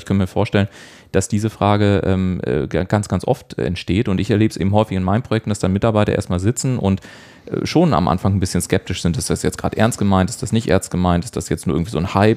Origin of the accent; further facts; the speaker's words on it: Bavaria, Germany; born there; now in Hamburg, Germany; Ich bin ja selber gebürtiger Bayer